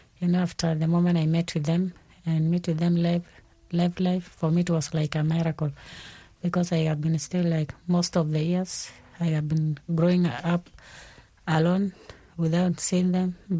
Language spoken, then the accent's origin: English; Turkana County, Kenya; also born or lived in South Sudan; I come from South Sudan, but I stay in Kenya. I have been in Kenya most of my life. I think I grew up there as a refugee in Kakuma refugee camp, which is in Kenya. And I left South Sudan in 2002.